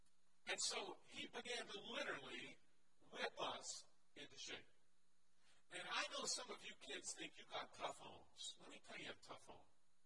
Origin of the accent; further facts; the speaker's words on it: Connecticut, United States; Now, as I start my story, I was raised in Connecticut. Have you all figured out by now I'm not from around here?